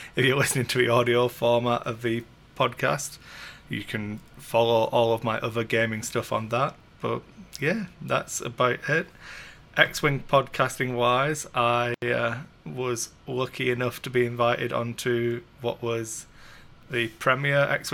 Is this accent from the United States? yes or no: no; Wigan, North West England, United Kingdom; So I'm from the UK originally, obviously, a little town called Wigan in the northwest of England. I joined the military at like 17, left home